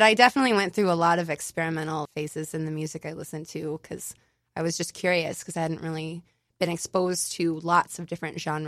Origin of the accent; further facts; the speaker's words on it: Midwest, United States; now in New York City, United States; I had this glammed up, romantic view of what New York City was going to be like as a musician, and growing up in the Midwest